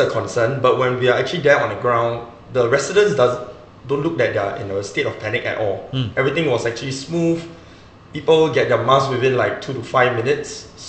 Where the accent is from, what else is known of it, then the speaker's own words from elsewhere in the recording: Singapore; And I feel not just as an athlete, but as a Singaporean, it's our duty to actually give back to the country.